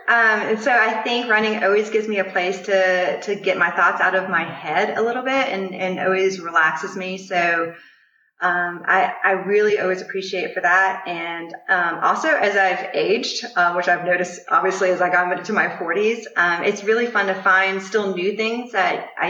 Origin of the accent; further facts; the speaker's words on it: Mississippi, United States; So, you know, I grew up in Mississippi. I just ran on the beach in the morning